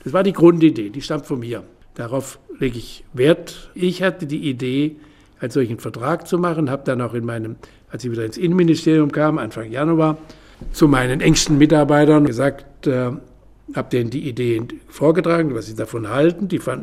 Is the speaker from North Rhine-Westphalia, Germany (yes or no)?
no; Hornberg, Baden-Württemberg, Germany; Ich meine, ich bin in Hornberg im Schwarzwald aufgewachsen, aus kleinbürgerlichen Verhältnissen.